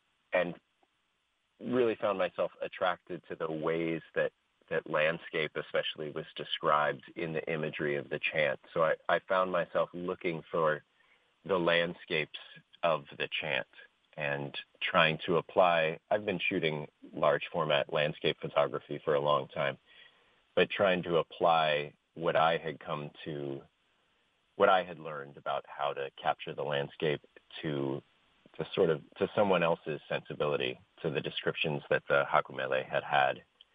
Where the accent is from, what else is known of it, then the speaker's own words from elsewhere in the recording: Kailua, Hawaii, United States; born there; now in Los Angeles, United States; I was born in 1978 in Kailua, but I live on the mainland now, just outside Los Angeles.